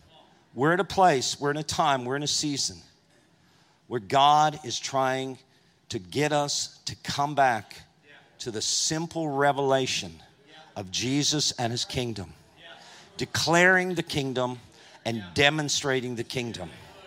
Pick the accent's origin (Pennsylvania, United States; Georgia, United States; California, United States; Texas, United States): Texas, United States; So the Lord said, go to the airport. Yes, sir. I'm from Texas. Yes, sir.